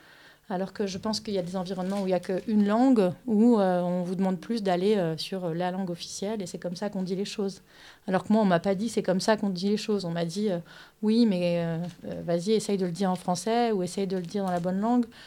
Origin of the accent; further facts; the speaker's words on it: France; first language German; French is a second language; moi, je viens d'une famille binationale, donc allemande et française. Donc petite, j'habitais en France, mais je ne parlais pas français, je parlais que allemand. Donc après, j'ai dû mélanger le français à l'allemand en rentrant à la maternelle.